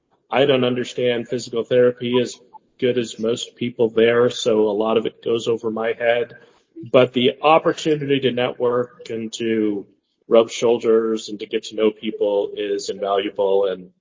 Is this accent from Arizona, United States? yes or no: yes; Arizona, United States; We asked for a recount because we're from Arizona